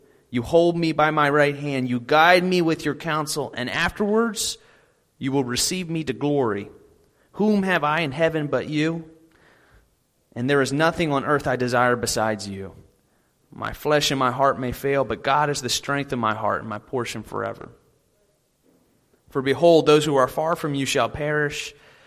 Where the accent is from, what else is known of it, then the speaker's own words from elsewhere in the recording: Baltimore, Maryland, United States; was a youth minister up in Baltimore for a long period of time. I was there for 6 years, and that's my hometown. That's where I'm from.